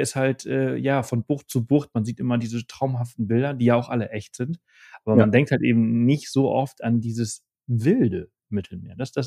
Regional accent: Balearic Islands, Spain; Ich komme ja aus Mallorca, ich lebe ja hier.

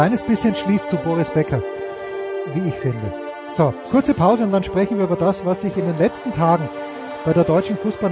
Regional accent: Austria; als Österreicher

